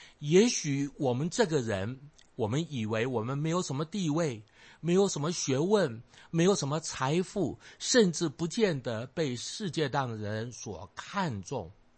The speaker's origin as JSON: {"language": "Chinese", "region": "southern Taiwan", "country": "Taiwan", "tie": "born or raised there", "said": "我在台湾南部长大，在小的时候常常看见有人在街角的边上搭起一个戏台唱这个戏。"}